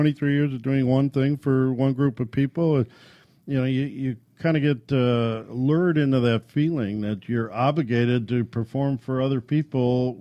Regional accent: Ireland; And being Irish, I was cursed with taking something small and being forced to make it bigger.

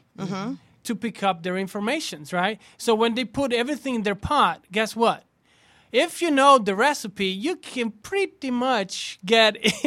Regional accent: Como, Lombardy, Italy; I'm Italian. I was born and raised in Lake Como, which is a northern side of Italy, close to the Swiss Alps.

